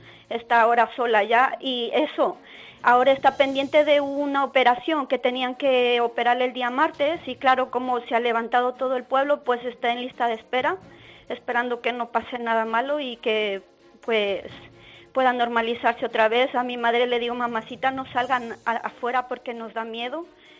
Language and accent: Spanish; Ecuador; a mí me duele mucho por esa parte, siendo ecuatoriana